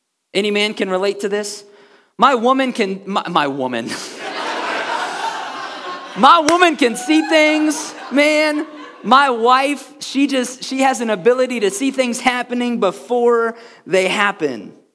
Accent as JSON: {"language": "English", "region": "Missouri", "country": "United States", "tie": "born or raised there", "said": "I grew up in Missouri. Missouri is nicknamed the Show Me State because everywhere you go, people say, show me, prove it to me."}